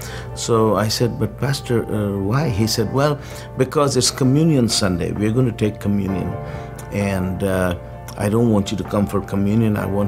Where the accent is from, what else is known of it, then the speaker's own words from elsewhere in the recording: Pakistan; Well, I grew up in a Muslim family. I come from a Middle Eastern family, but I grew up in Pakistan. It's a long story how my family ended up there, but that's where I grew up. In a totally Muslim environment, I didn't know of any other religion than Islam.